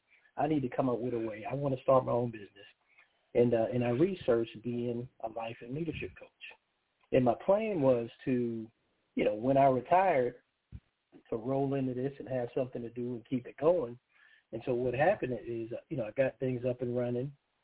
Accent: Charleston, South Carolina, United States; also born or lived in Harlem, New York; I don't think I still have the northern accent, but I was born in Harlem, New York. And lived there until I was about 10. Then I moved to Charleston, South Carolina with my family.

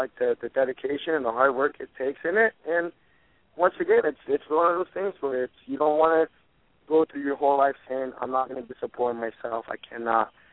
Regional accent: Idaho, United States; also born or lived in Mexico / California; now in New Hampshire, United States; Mexico, and I live in New Hampshire, and I grew up in Idaho.

